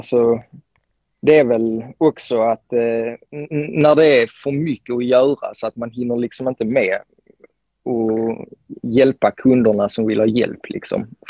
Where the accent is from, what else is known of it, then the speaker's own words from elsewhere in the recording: Skåne, Sweden; accent: Scanian; Det är väl rätt uppenbart med tanke på att jag pratar ju skånska.